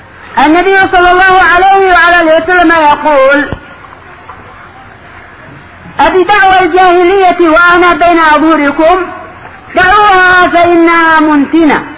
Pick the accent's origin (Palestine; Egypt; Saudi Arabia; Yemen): Yemen; عندنا في اليمن كان بعض الشباب قد أصبح مؤلفا وأصبح محققا